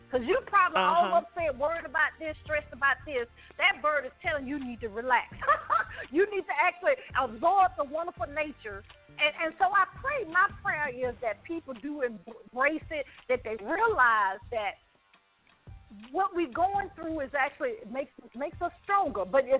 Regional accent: Birmingham, Alabama, United States; My parents, we grew up in Birmingham, Alabama, and we know of all the history that was in Birmingham, Alabama.

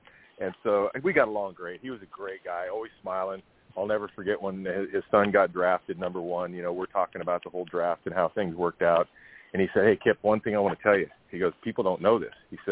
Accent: Midwest, United States; And him and I got along because we're both from the Midwest.

